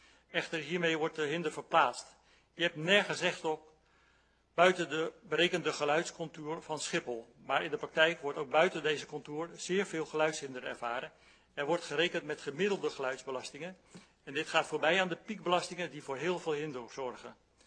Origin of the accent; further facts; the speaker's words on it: Elst, Gelderland, Netherlands; ik kom uit Elst.